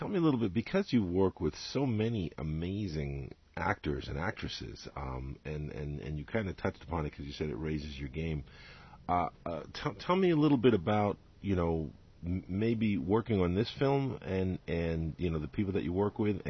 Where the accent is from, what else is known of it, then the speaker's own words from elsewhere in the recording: United States; it's interesting being American, and I'm a film critic, and I'm a lover of film and everything